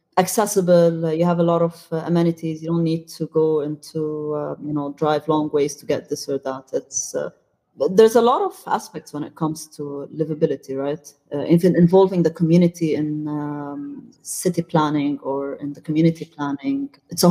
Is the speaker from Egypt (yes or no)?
yes; Egypt; English is a second language; I'm Egyptian, I come from Egypt